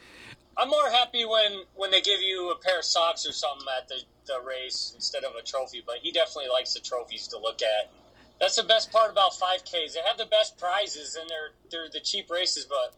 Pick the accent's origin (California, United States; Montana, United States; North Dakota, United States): Montana, United States; I grew up in Montana at a really small school in Montana.